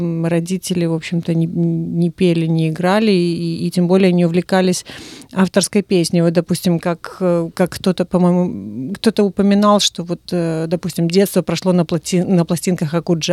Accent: Chișinău, Moldova; я столкнулась с людьми в Кишиневе, откуда я родом, потому что я долгое время как бы была в кишиневском клубе, и оттуда мои истоки.

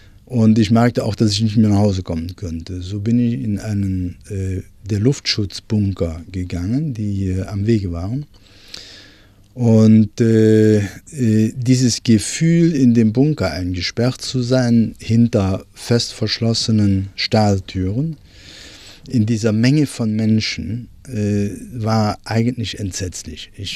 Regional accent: Cologne, North Rhine-Westphalia, Germany; born there; Ich bin 1932 in Köln geboren.

